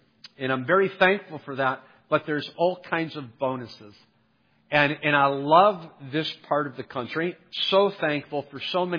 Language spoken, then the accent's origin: English; Cleveland, Ohio, United States; I'm from Cleveland, Ohio. Christmas week is normally shovel snow.